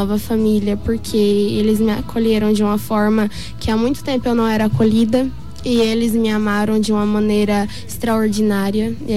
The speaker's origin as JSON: {"language": "Portuguese", "town": "Dourados", "region": "Mato Grosso do Sul", "country": "Brazil", "said": "Sou aqui de Dourados mesmo."}